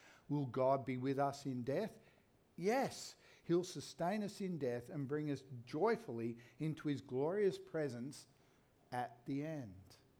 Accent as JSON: {"language": "English", "region": "Scotland", "country": "United Kingdom", "said": "I'm Scottish in origins"}